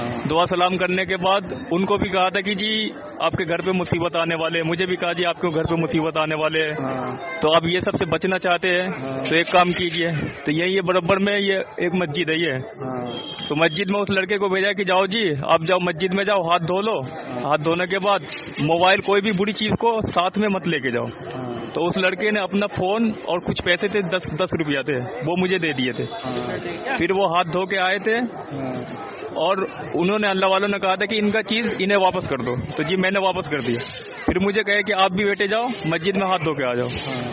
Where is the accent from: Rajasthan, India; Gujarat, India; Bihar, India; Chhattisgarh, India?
Bihar, India; now in Delhi, India; मैं बिहार का रहने वाला हूँ